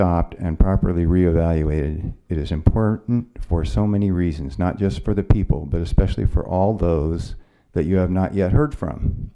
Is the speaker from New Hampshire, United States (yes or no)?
no; Willits, California, United States; from Willits. I'm a lifetime Willits resident.